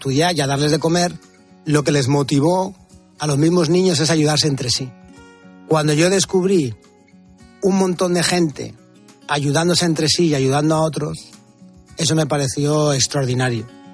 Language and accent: Spanish; Madrid, Community of Madrid, Spain; Yo soy de Madrid